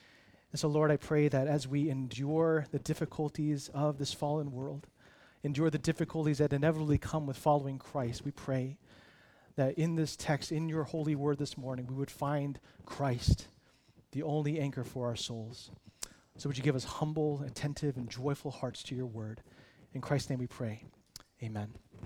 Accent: San Francisco, California, United States; We grew up in San Francisco together, and we've actually known each other since first grade.

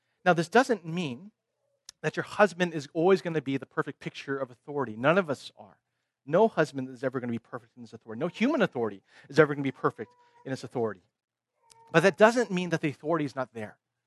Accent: Bay Area, California, United States; And so we grew up in the Bay Area

